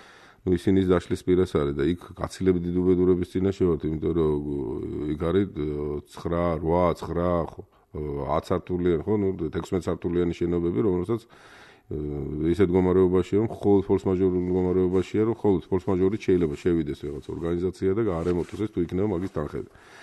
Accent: Tbilisi, Georgia; არა მარტო ეგ მოგეხსენებოს რომ დავიბადე, გავიზარდე თბილისში, კარგად ვიცნობ ძველუბნებს.

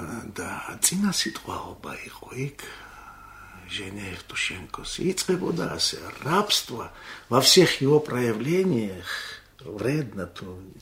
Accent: Abkhazia, Georgia; now in Tbilisi, Georgia; დიახი, დავიბადე იქ, სკოლა იქ

